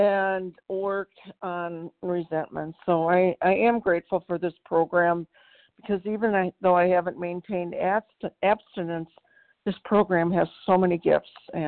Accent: Minnesota, United States; I'm from Minnesota.

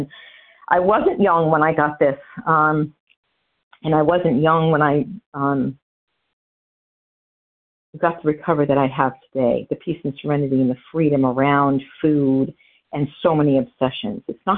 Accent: New Hampshire, United States; I'm from New Hampshire, currently residing in Florida, a snowbirder.

